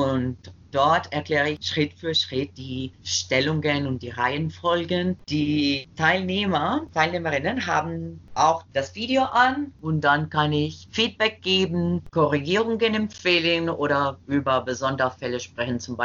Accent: Costa Rica; German is a second language; ich bin jetzt in Costa Rica, in meinem Heimatland.

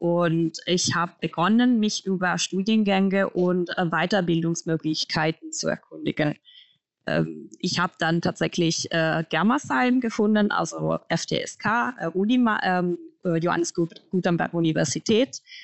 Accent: Como, Lombardy, Italy; German is a second language; ich bin 28 Jahre alt und komme aus Italien, aus der Stadt Como.

